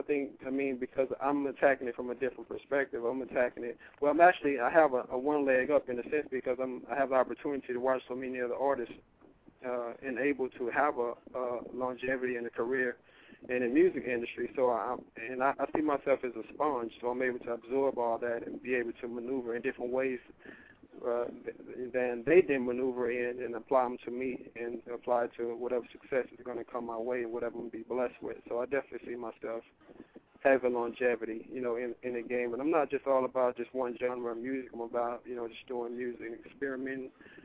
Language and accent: English; Dallas, Texas, United States; now in Los Angeles, United States; I'm originally from Dallas, Texas.